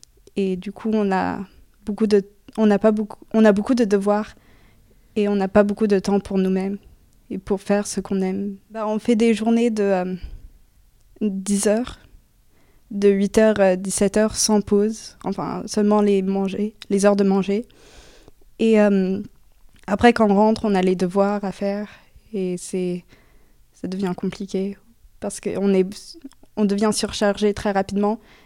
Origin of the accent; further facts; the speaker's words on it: France; je viens de la France